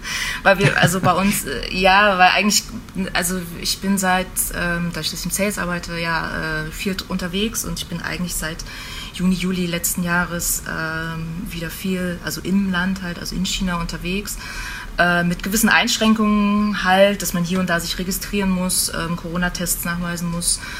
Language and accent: German; Greifswald, Mecklenburg-Vorpommern, Germany; moved away as an adult; Ich komme ursprünglich aus Greifswald, an der schönen Ostsee.